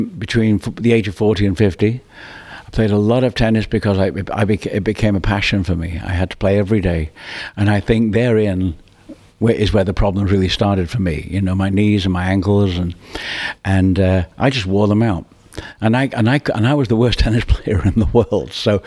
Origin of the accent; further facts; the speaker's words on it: Australia; when we grew up in Australia